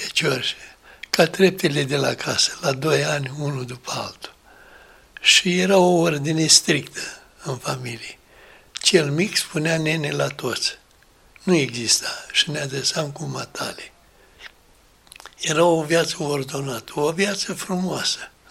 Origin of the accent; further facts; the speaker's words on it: Vrancea County, Romania; now in Iași, Romania; Eu am plecat din Vrancea și am venit la Iași. Aici m-am format intelectual și m-am împlinit ca om. Și pot să spun că cea de-a doua patrie a mea este Iașul.